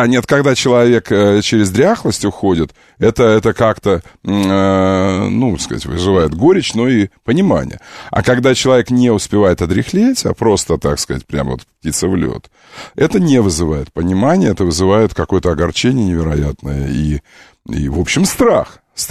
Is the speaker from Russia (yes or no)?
no; Ukraine; Я ведь украинец.